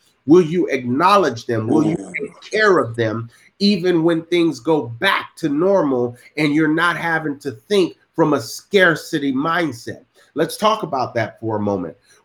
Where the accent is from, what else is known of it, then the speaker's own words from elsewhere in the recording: Georgia, United States; born there; from a family where my parents were immigrants from Haiti, and we migrated here to the United States. I was born in Georgia